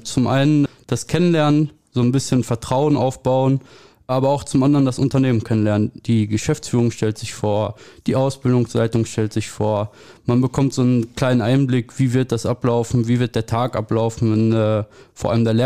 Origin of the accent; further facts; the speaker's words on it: North Rhine-Westphalia, Germany; Ich komme aus dem Pott. Ja, ich komme aus Bergham